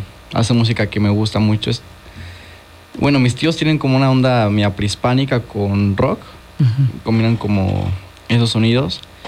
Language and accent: Spanish; Jojutla, Morelos, Mexico; Pues soy originario de Jojutla, Morelos. Ahorita por la uni ando aquí en Cuerna.